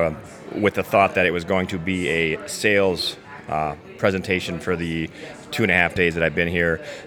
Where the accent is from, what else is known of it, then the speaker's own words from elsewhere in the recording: Minneapolis, Minnesota, United States; I'm from the Minneapolis, Minnesota market, and I own a construction business that specializes in kitchens, bathrooms, basements, and additions.